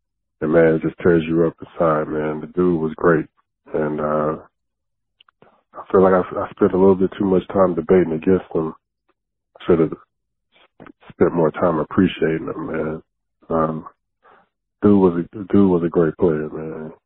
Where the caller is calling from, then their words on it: San Antonio, Texas, United States; also born or lived in Georgia; I'm calling from San Antonio by way of Georgia.